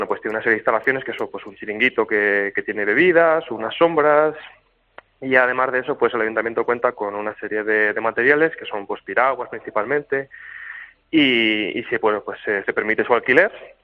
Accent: Cuenca, Castilla-La Mancha, Spain; para los que somos de Cuenca, pues bueno, pues nos pilla cerquita

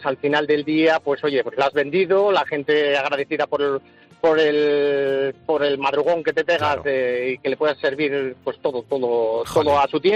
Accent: San Leonardo de Yagüe, Castile and León, Spain; Voy de una localidad cercana de San Leonardo de Yagüe, que es de donde soy y de donde vivo, y todas las mañanas pues me desplazo al Burgo de Osma porque soy panadero.

